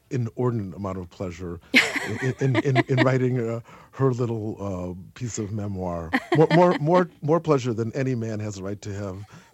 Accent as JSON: {"language": "English", "town": "Chicago", "region": "Illinois", "country": "United States", "said": "He was never, I'm from Chicago, where our tastes run more toward blues and rhythm and blues, and his music really had very little impact on my musical life."}